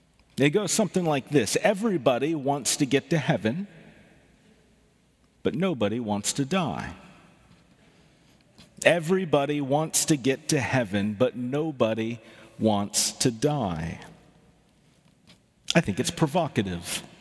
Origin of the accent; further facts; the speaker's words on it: Arkansas, United States; Growing up in Arkansas, we didn't really have choral or classical music.